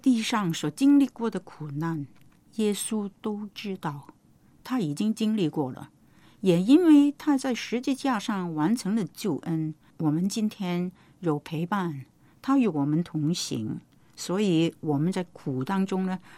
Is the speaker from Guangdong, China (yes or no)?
yes; Guangdong, China; 就是我们广东人所说的餐文餐食啊